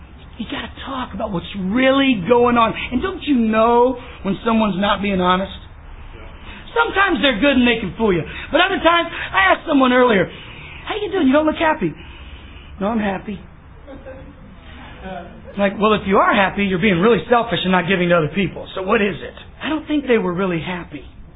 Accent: Texas, United States; Now, I grew up in Texas. I know what a spur is.

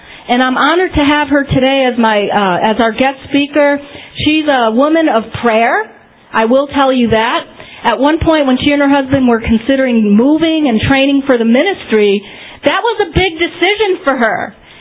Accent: United States; born there; Because even though I can speak a little Spanish, I'm still American. I was born in this country.

